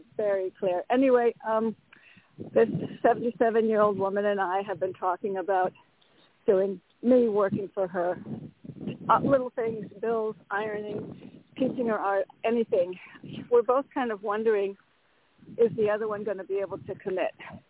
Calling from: Connecticut, United States; Hey, Tony, it's … from Connecticut.

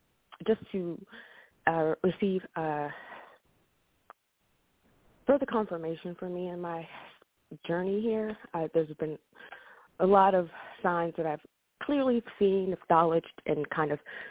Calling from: Maryland, United States; I'm calling from Maryland.

